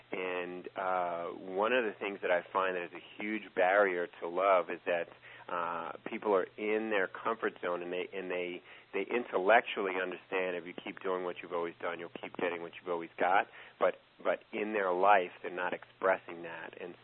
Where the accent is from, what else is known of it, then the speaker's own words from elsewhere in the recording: New York, United States; now in California, United States; I mean, I'm from New York, and when I came out here to California, one of the things that if you know anything about New Yorkers, we make fun of two people from New Jersey and people from California.